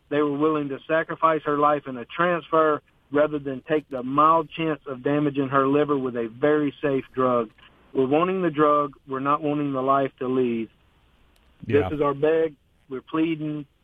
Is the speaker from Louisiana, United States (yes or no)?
yes; Pearl River, Louisiana, United States; We're from Louisiana. I'm from Pearl River.